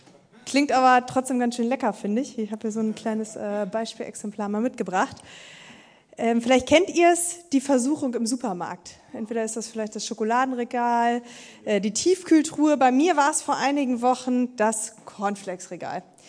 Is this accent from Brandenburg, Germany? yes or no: no; Hanover, Lower Saxony, Germany; also born or lived in United States; Jetzt komme ich aus Hannover, aber ich würde mal sagen, wir alle hier in Norddeutschland sprechen auch noch sehr reines Hochdeutsch.